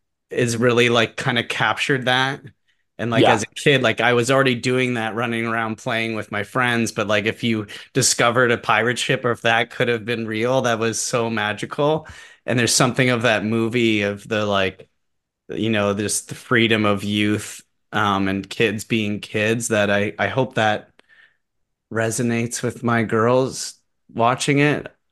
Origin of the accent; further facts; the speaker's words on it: Preston, Ontario, Canada; growing up in Preston, you know, I grew up a couple blocks from like the Grand River